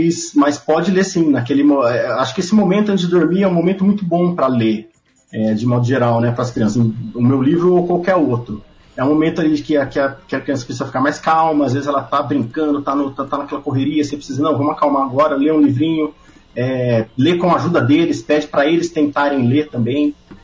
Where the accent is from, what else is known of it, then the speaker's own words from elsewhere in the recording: Presidente Prudente, São Paulo, Brazil; eu sou de Presidente Prudente, aqui no interior de São Paulo